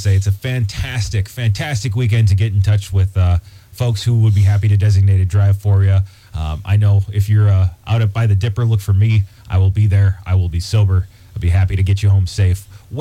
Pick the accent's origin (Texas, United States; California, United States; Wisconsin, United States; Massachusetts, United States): Wisconsin, United States; Minocqua; born there; I mean, there's Irish DNA in the family, but I don't consider myself Irish. I was born in Minocqua.